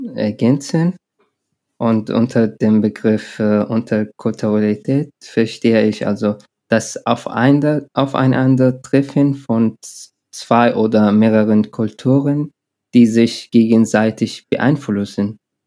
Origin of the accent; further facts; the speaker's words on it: Yemen; now in Kiel, Germany; ich komme aus dem Jemen. Seit 2,5 Jahren bin ich in Kiel.